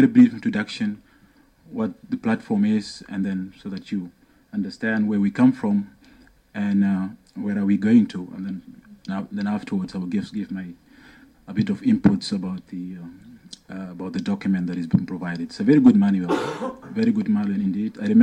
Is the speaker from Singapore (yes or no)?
no; South Sudan; So I used to call myself a Sudanese, but always saying that I'm from South Sudan within Sudan itself.